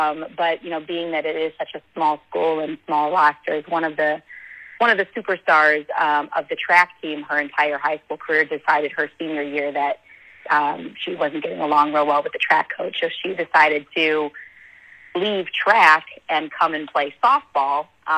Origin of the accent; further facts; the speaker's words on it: Ohio, United States; But I grew up in Geauga County, which is about 40 minutes from downtown Cleveland.